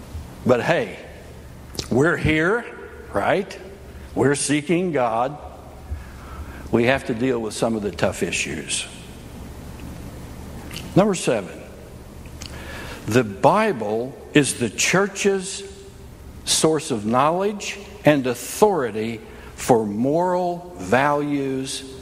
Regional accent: West Virginia, United States; Now, I grew up in West Virginia.

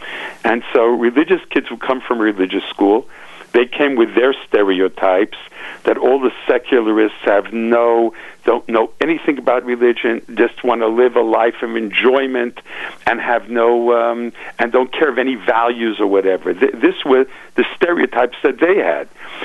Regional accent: United States; I mean, I grew up in America, and I saw how you can respect one another

